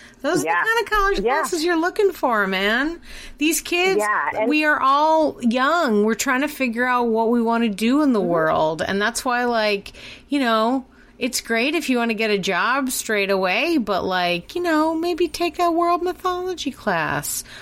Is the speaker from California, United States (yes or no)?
no; Boston, Massachusetts, United States; moved away as an adult; now in Dallas, United States; I'm from Boston. My parents were like, okay, I guess we will let you move to Dallas, Texas.